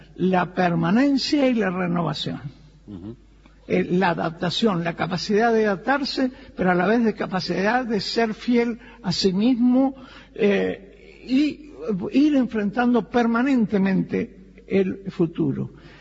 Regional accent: Cerro Chato, Uruguay; Bueno, en primer lugar, soy de Cerro Chato, Valentines, Nico Pérez.

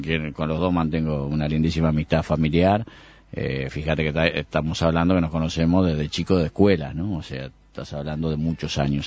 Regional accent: Uruguay; O sea, lo primero que yo soy uruguayo.

